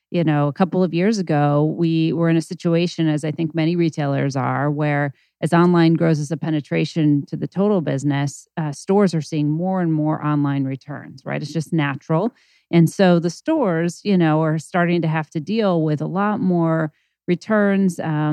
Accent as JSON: {"language": "English", "town": "Chicago", "region": "Illinois", "country": "United States", "tie": "born or raised there", "said": "Yeah. So I grew up in Chicago."}